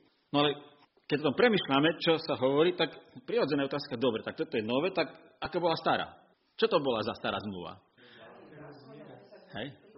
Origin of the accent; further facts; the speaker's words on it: Mokroluh, Prešov Region, Slovakia; keď začínali zhromaždenia v Mokroluhu, v mojej rodnej dedine